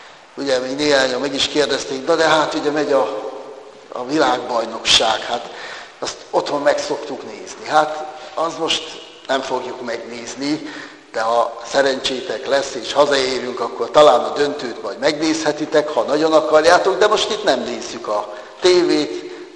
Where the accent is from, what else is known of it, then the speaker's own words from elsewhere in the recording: Nyíregyháza, Szabolcs-Szatmár-Bereg, Hungary; Nyíregyházán csak 120 ezer ember lakik, szokták mondani, amikor körzetbe járok, és mondom, hogy hát én nyíregyházi vagyok.